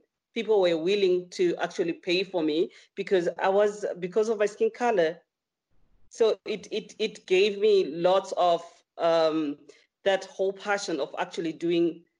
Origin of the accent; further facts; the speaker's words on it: Zimbabwe; moved away as an adult; also born or lived in Cape Town; I'm from Zimbabwe. I'm Zimbabwean. I was born in Zimbabwe, and I attended my education in Zimbabwe. But because I really wanted to work at sea, I had to move to South Africa in Cape Town, where I stayed